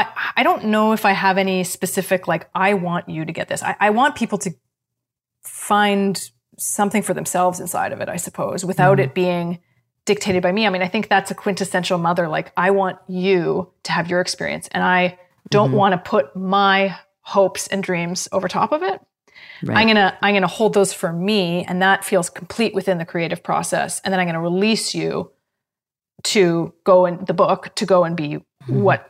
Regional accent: Canada; I'm a Canadian. I'm a Canadian, true and true.

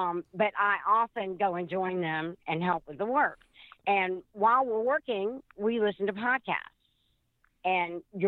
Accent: the South, United States; But we are from the South, so I'm very proud.

